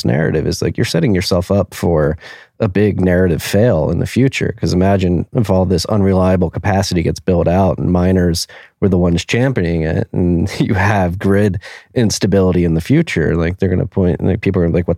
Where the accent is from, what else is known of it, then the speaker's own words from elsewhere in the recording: Texas, United States; And as a Texan, that perturbs me a bit